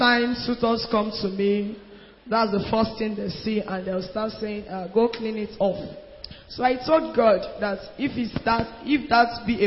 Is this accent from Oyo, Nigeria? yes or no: no; Owerri, Imo, Nigeria; I'm from Imo State, Owerri North.